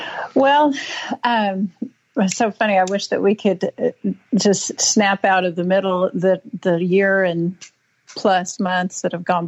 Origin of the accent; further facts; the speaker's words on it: Bend, Oregon, United States; also born or lived in Redmond; I grew up in the Pacific Northwest. I was born in Redmond, Oregon. My family home at that time was Bend.